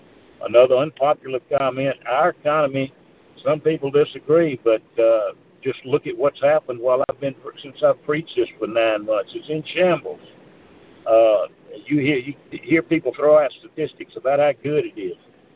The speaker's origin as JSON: {"language": "English", "region": "Mississippi", "country": "United States", "tie": "born or raised there", "said": "The market could care less about my home state of Mississippi and in a county where I used to live, where my son was born, Washington County."}